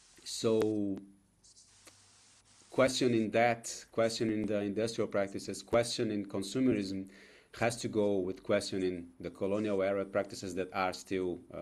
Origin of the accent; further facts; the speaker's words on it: Brazil; I'm coming from Brazil, and my base, my work base and my heart here in Brazil is in the region of the Atlantic Forest.